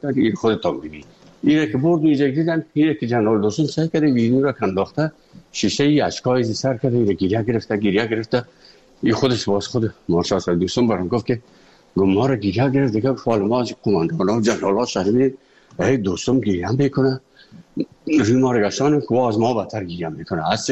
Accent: Afghanistan; also born or lived in Moscow; از افغانستان برآمدیم آمدیم سه مسکو

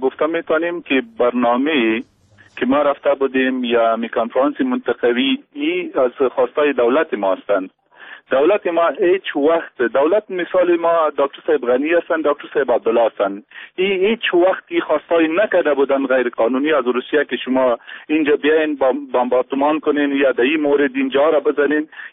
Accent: Afghanistan; ما مردم افغان هستیم

